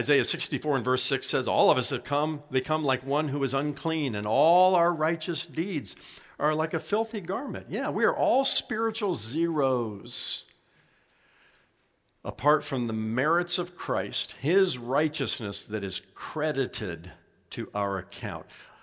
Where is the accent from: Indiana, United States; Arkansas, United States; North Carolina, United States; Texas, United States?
Indiana, United States; When I was a young boy growing up in Indiana … were friends with the Palmers. The Palmers lived in our neighborhood.